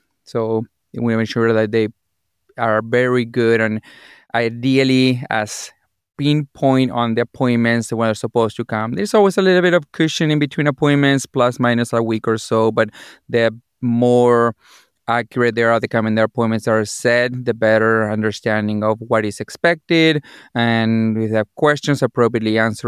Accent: Argentina; English is a second language; moved away as an adult; also born or lived in Chicago; now in Bourbonnais, United States; I was born and raised in Argentina. I did my medicine school back in Argentina as well. I've been in the U.S. for a little bit over 17 years.

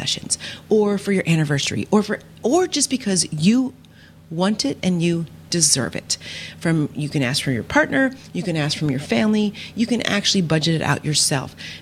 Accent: Ohio, United States; born there; now in Michigan, United States; Believe it or not, I was born in Ohio, big Ohio State Buckeye fan. I moved to Michigan, still a big Ohio State Buckeye fan.

